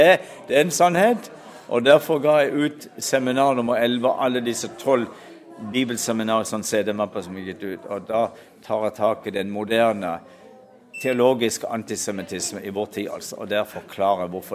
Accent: Mandal, Agder, Norway; og der var der en båtbygger hjemme i Mandal som ba for Guds eiendomsfolk. Og det gikk inn i mitt hjerte, og da var jeg bare ca. 6 år.

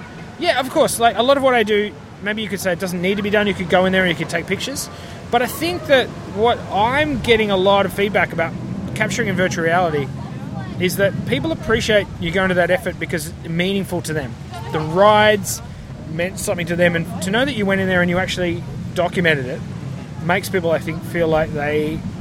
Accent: Tasmania, Australia; I grew up in Tasmania, an island at the bottom of Australia

